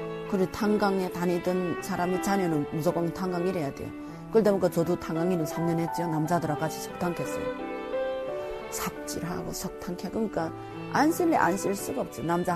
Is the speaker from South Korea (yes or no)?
no; North Korea; moved away; 그리고 제가 한번 탈북해서 나갔을 때 딸 그랬어요.